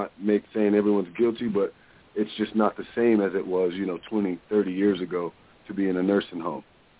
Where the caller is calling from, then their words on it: Texas, United States; I'm actually calling from Texas, the Panhandle.